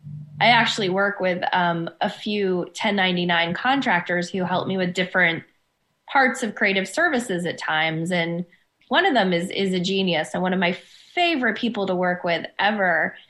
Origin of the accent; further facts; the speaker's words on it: Boston, Massachusetts, United States; And I have seen them, and I'm in an entrepreneurial group in my hometown in Boston with about 50 different women.